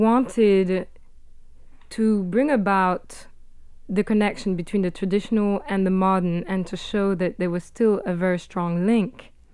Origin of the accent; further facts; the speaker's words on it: Kenya; because I grew up in East Africa, in Kenya, and I could immediately feel the same vibration